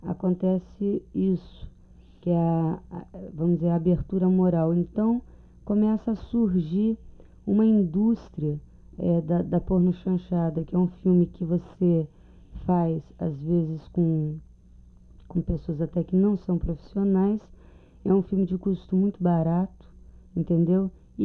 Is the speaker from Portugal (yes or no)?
no; Brazil; eu sou brasileira, né?